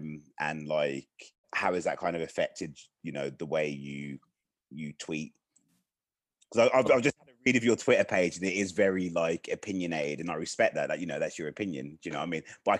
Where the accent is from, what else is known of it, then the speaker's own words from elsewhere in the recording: Birmingham, West Midlands, United Kingdom; now in Dubai, United Arab Emirates; Yeah, I actually live in Dubai, although I'm from Birmingham.